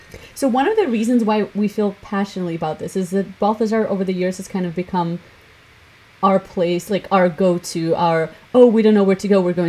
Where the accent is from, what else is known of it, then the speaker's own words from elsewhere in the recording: Latvia; English is a second language; This just reminds me of when I was growing up in Latvia, and, like, obviously all the Eastern European girls and, like, European, like, Latvian girls, they like to dress up a lot.